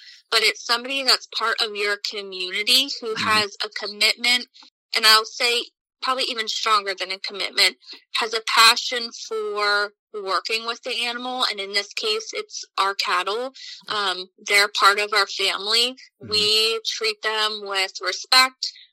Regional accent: Spring City, Pennsylvania, United States; So I grew up in Chester County, Spring City, Pennsylvania, to be exact, about 45 minutes outside of Philadelphia.

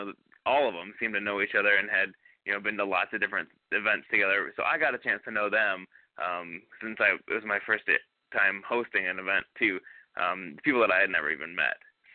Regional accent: Indiana, United States; Of course, I'm from Indiana, so I've had people show up from Indiana to this event

